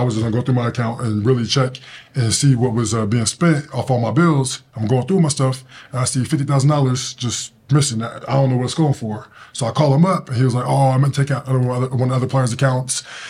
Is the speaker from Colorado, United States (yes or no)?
yes; Denver, Colorado, United States; Denver, Colorado.